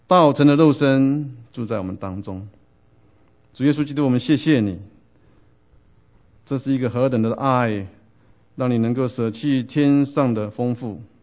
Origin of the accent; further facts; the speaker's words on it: China; 其实我们中国人，我觉得我们是蛮喜欢听好消息的哈，尤其在过年的时候更是表现出来啊。